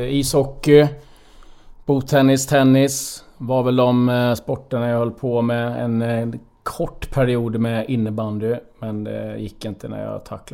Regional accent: Hovslätt, Jönköping County, Sweden; Så att en bit utanför Jönköping där växte jag upp. Jaha. I Hovslätt

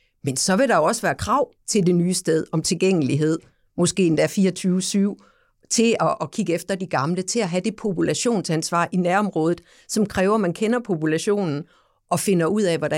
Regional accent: Samsø, Central Denmark Region, Denmark; nu er jeg jo fra Samsø, Ole, og der bor jo ikke andet knap 4.000 mennesker.

